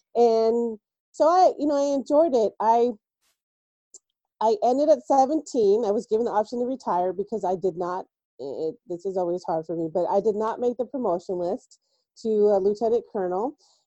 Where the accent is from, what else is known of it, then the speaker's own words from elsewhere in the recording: Simi Valley, California, United States; So I was raised in California in a small town called Simi Valley.